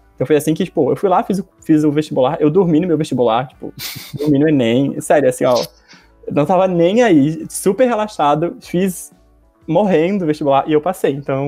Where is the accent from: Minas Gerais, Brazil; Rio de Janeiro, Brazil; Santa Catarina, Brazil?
Santa Catarina, Brazil; Rio do Sul; eu tenho 22 anos e eu sou de Rio do Sul, é um município aqui de Santa Catarina, que é a capital do Alto Vale e tudo mais.